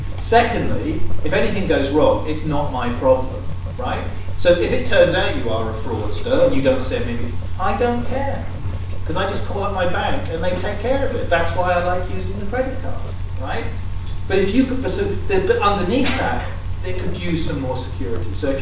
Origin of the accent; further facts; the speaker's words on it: England, United Kingdom; Because I'm English, and we don't have any tradition of carrying ID cards or papers.